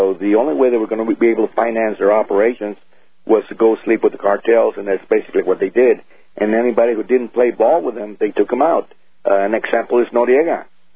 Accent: Texas, United States; Well, basically, I'm born and raised in South Texas and was a police officer for several years

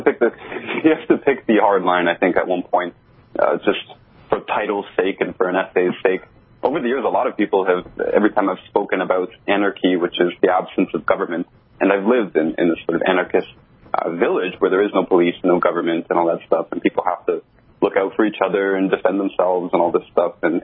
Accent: Canada; I'm from Canada, if the listeners don't know.

